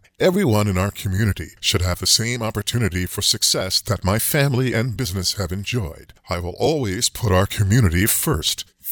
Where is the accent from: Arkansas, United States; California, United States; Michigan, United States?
California, United States; Vallejo; now in Benicia, United States; I'm a third-generation Solano County resident with deep roots in our community. I grew up in Vallejo and make my home in Benicia.